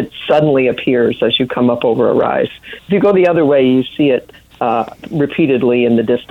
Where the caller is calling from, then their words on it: Montpelier, Vermont, United States; Actually, I'm from Montpelier, not Montreal.